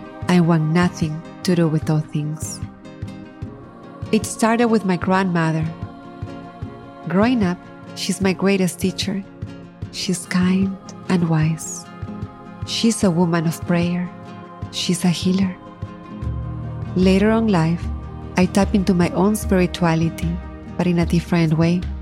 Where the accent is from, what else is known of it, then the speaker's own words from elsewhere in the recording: Lima, Peru; Growing up in Lima, my siblings and I don't spend much time with Dad.